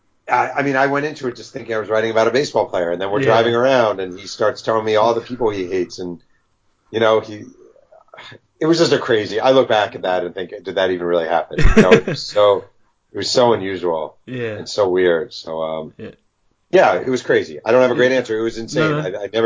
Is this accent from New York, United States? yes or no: yes; New York, United States; Yeah, I was a Generals fan because I grew up in New York.